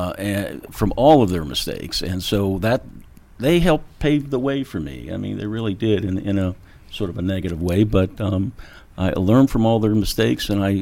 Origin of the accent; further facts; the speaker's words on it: Maryland, United States; I'm from suburban Maryland.